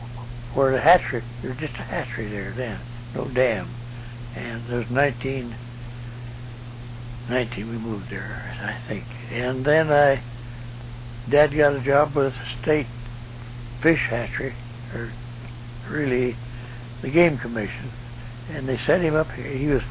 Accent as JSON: {"language": "English", "town": "Bellingham", "region": "Washington", "country": "United States", "tie": "born there", "also_born_or_lived": "Oregon City", "said": "I was born in Bellingham, Washington, in first day of April, 1915."}